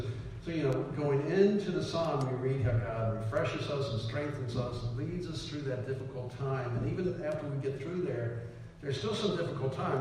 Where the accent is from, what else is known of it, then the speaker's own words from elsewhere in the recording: Suitland, Maryland, United States; Reminding me of when I was growing up in Suitland, Maryland as a kid, we would do that.